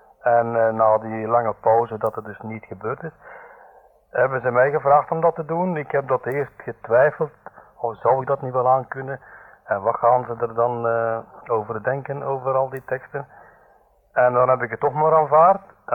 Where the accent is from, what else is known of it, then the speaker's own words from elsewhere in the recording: Tienen, Flemish Brabant, Belgium; Ik ben Brabander van geboorte, uit de streek van Tiene. Ik ben hier in Brussel bij de Rijkswacht gekomen. Ik heb hier 3 jaar in Brusselse gezeten. Nadien ben ik voor bijna 8 jaar in Antwerpen geweest.